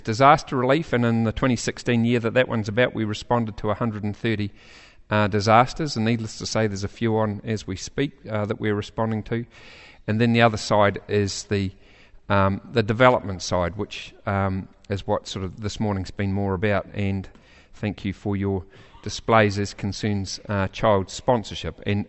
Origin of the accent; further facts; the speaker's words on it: Ashburton, Canterbury, New Zealand; also born or lived in Christchurch; So I am a born in Christchurch. Don't ask me which school I went to. I refuse to answer. But I actually grew up in Ashburton and went to the mighty Ashburton College.